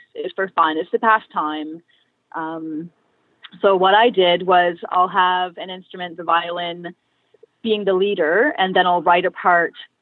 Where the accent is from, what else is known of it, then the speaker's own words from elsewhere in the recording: Halifax, Nova Scotia, Canada; I grew up in Spryfield, and I spent a lot of time at the playground.